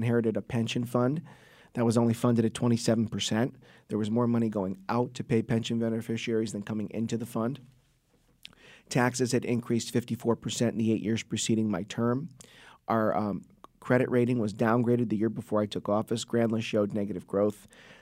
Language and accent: English; Trumbull, Connecticut, United States; I had the honor and privilege for 8 years to lead my hometown of Trumbull, Connecticut. It's a town of about 37,000 people, just north of Bridgeport, Connecticut.